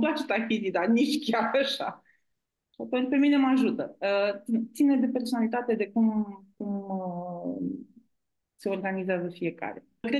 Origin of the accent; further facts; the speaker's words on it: Eforie Sud, Constanța County, Romania; eu am crescut la Eforie Sud, lângă pescărie, între școală și pescărie.